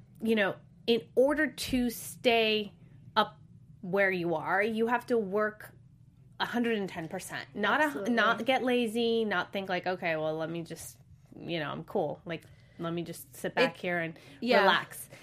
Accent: Palos Verdes, California, United States; But again, I came here and I grew up in Palos Verdes, which is there's no real Armenian community there at all.

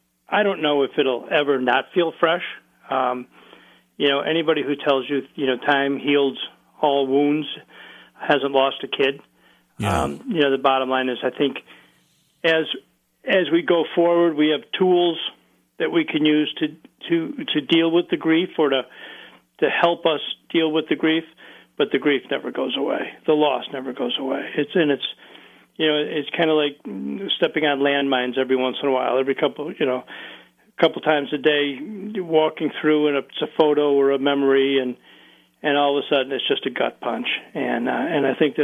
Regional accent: Buffalo, New York, United States; I grew up in Buffalo, so I watched the Bills game

